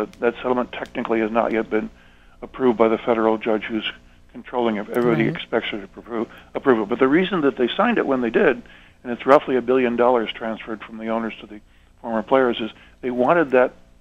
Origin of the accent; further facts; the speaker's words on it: Buffalo, New York, United States; I grew up in Buffalo, New York, and as a child I attended games in the old War Memorial Stadium, which no longer exists